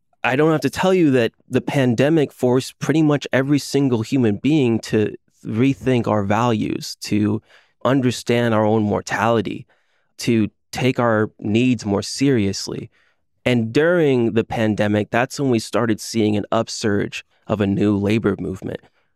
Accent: Orlando, Florida, United States; I'm from Orlando, Florida. So I really know the vice grip that Disney has on IP and on the minds of so many people.

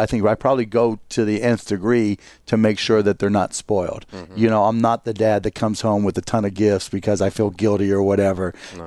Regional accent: Pittsburgh, Pennsylvania, United States; Pittsburgh, Pennsylvania.

